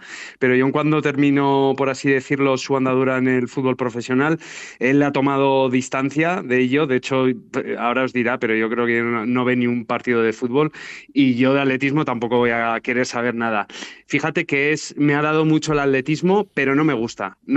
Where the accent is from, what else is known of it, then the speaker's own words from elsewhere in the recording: Sangüesa, Navarre, Spain; also born or lived in Pamplona; en Sangüesa, en Navarra, que es donde me he criado, aunque yo nací en Pamplona